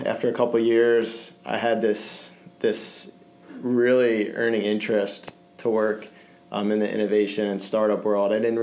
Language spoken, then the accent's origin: English; Lancaster, Pennsylvania, United States; I grew up in Lancaster, so about hour and a half west of Philadelphia. I went to college in Virginia